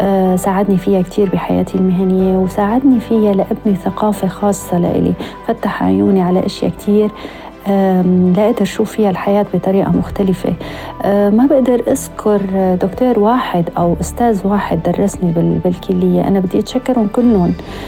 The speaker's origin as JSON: {"language": "Arabic", "country": "Syria", "said": "وعم جرب أني وصل صوتي أنا كسوريين ونحن هيك السوريين."}